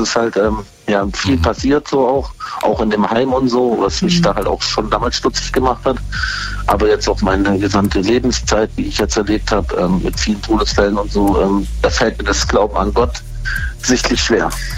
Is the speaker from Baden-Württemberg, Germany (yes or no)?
yes; Baden-Württemberg, Germany; Ich komme auch aus Baden-Württemberg, ich bin gebürtiger Bodensee, also Redler.